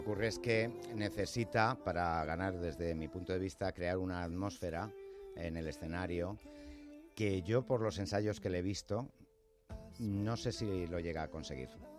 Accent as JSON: {"language": "Spanish", "country": "Spain", "said": "aquí los españoles somos tan tremendistas"}